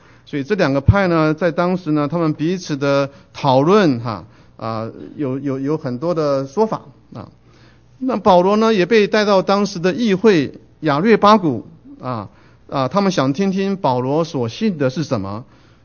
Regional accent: southern Taiwan, Taiwan; 因为我从台湾来，在台湾的南部长大哈，台湾的南部呢到处是偶像，到处是庙。我爸妈住的那个 apartment 的没有几步啊就是一个庙。

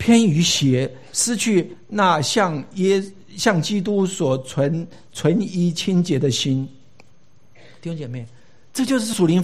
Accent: China; 这个我们中国人是非常的含蓄哈

